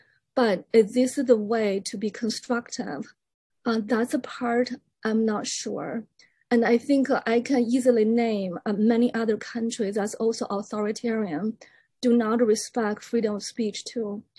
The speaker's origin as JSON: {"language": "English", "country": "China", "moved": "yes", "lives_now": "United States", "said": "I came from China, so that's a part of the background, and I'm American citizen right now."}